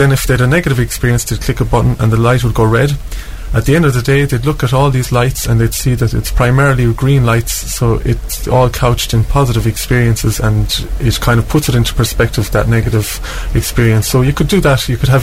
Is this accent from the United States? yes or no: no; Ireland; So, like, I think as Irish people, we're trained. We're not trained, but I think we think in the negative